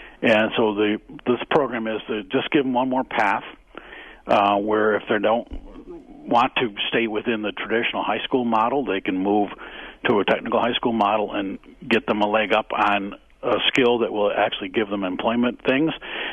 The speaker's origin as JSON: {"language": "English", "town": "Caledonia", "region": "Wisconsin", "country": "United States", "said": "Well, thank you. And actually, I'm not from Racine. I'm from Caledonia."}